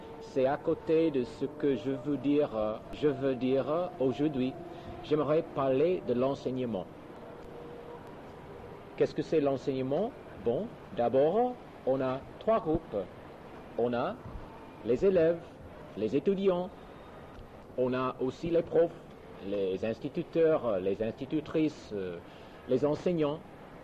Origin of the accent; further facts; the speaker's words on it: United States; French is a second language; Je suis américain, donc j'aurai des problèmes, quelques problèmes pour bien parler le français.